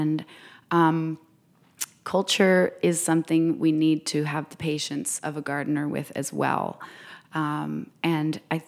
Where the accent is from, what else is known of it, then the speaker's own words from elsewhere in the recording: Vermont, United States; Well, listen, I grew up in Vermont. I've worked on dairy farms.